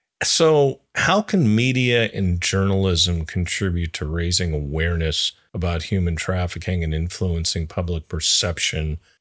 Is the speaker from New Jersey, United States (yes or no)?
no; California, United States; I mean, I grew up in the Bay Area. You don't want to drive them into West Oakland, you know?